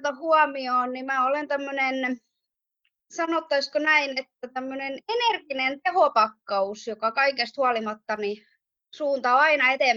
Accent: Turku, Southwest Finland, Finland; Elikkä olen turkulainen, ihan missä muu olen koskaan asunutkaan, enkä täältä ikinä tule poistumaan tästä kaupungista.

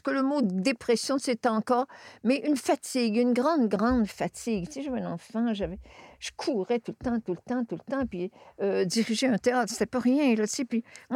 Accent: Quebec, Canada; accent: Saguenay; Pas comme moi, la fille fraîche pète du Saguenay, avec mon bel accent

